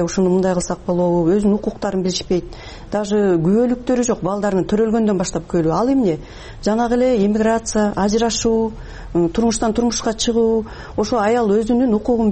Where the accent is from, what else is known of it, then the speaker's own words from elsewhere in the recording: Talas Region, Kyrgyzstan; moved away as an adult; Ооба, мен да 2004 жылы Талас областынан Бакайата районунан көчүп келгем жумушсуздуктун айынан.